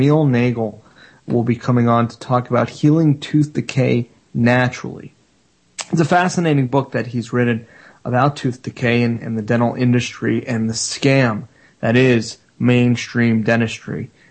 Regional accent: Florida, United States; I want to talk a little bit about cannabis in my home state of Florida.

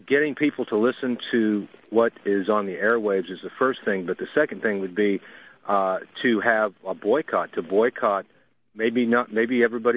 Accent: Chandler, Arizona, United States; now in Austin, United States; That's my old hometown, Chandler, Arizona. I'm in Austin right now, but I grew up in Chandler, which is kind

